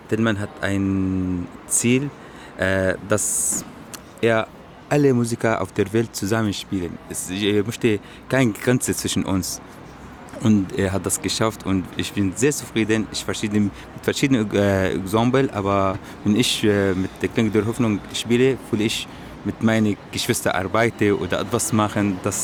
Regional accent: Syria; now in Leipzig, Germany; Ich komme aus Syrien. Ich wohne in Leipzig seit 4 Jahren mit meiner Familie.

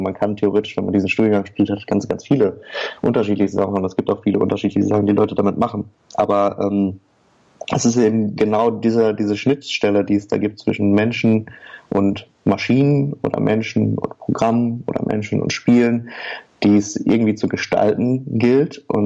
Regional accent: Oer-Erkenschwick, North Rhine-Westphalia, Germany; wir alle aus der gleichen Stadt kommen. Wir kommen nämlich alle aus Oerkenschwick. Das ist eine kleine Stadt am Rande des nördlichen Ruhrgebiets.

